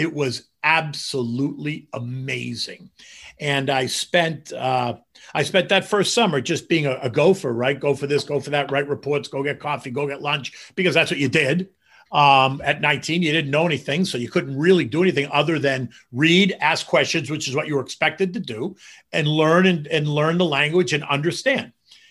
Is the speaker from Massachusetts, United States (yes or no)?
yes; Boston, Massachusetts, United States; moved away as an adult; I was a freshman in college, and I'm a kid from Boston. I was going to school in D.C.